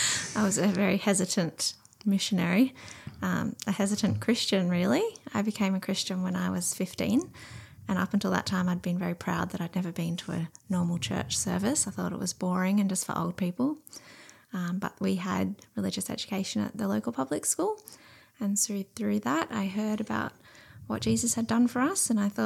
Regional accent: Sydney, New South Wales, Australia; Growing up in Sydney, I hadn't even known that.

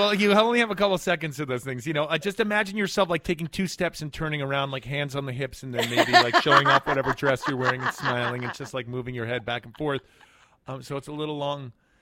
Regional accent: Manhattan, New York, United States; I don't know if you know this, but I grew up in Manhattan. I'm born and raised.

